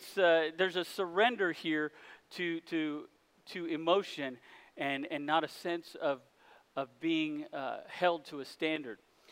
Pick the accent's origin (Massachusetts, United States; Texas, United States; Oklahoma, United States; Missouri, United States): Texas, United States; Dallas; Y'all, I'm from Dallas. I've been living in Dallas for 20 years.